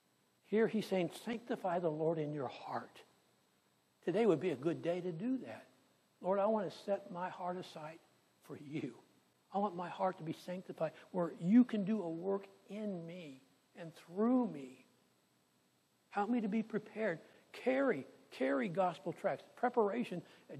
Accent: California, United States; I grew up in California and we'd go out to the lakes

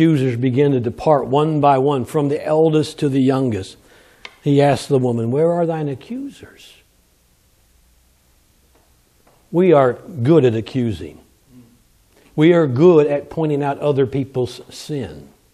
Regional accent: California, United States; Growing up in California, I lived out there for 20 years.

